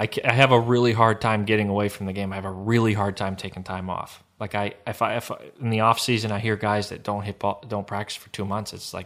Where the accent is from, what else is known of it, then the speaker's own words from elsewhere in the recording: Vermont, United States; So I grew up in Vermont originally.